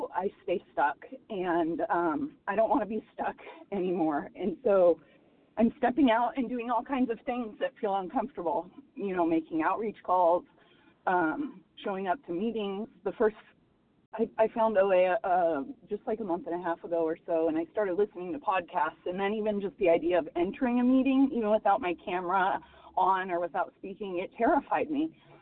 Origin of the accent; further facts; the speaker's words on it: Texas, United States; I'm from Texas, and I am a compulsive overeater.